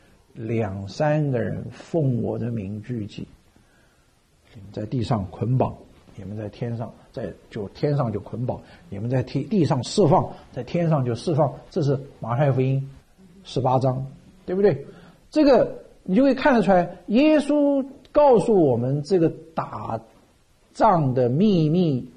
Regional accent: Shanghai, China; accent: Shanghainese; 这是我们上海话的一句话，

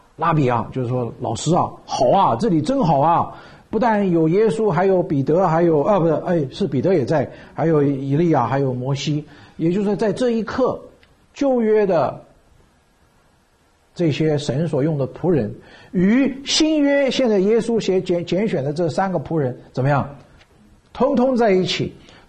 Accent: China; 因为他长得用我们中国话的土话来讲

